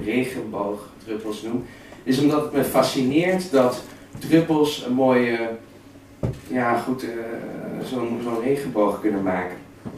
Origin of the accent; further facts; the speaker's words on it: Wilrijk, Flanders, Belgium; born there; ik ben geboren in Antwerpen. Ik ben in Wilrijk geboren. En ik kan eigenlijk ook gewoon switchen naar Vlaams.